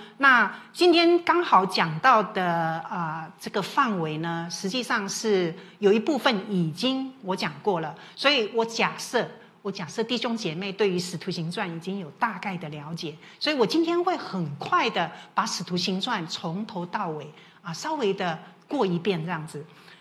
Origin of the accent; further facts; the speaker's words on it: Taiwan; 我们会想要去打，是因为我们从台湾来的。